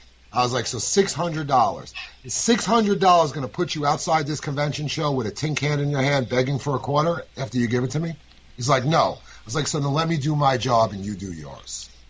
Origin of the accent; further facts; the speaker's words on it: New York, United States; I'm a New Yorker, and it was three people.